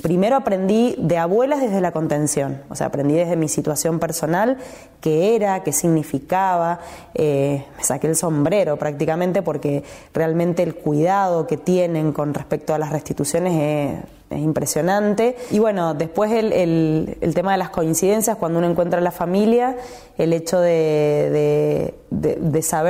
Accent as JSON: {"language": "Spanish", "region": "Mendoza", "country": "Argentina", "tie": "born or raised there", "said": "nieta restituida número 117, acá en Mendoza, nací en Mendoza y sigo viviendo en Mendoza."}